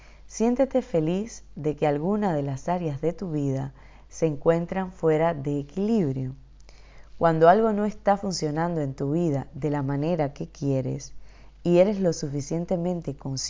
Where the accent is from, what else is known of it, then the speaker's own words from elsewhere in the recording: Havana, Cuba; born there; como te he dicho antes, yo nací en La Habana, en Cuba, un país con muchísimas limitaciones, sobre todo de orden económico y de expresión.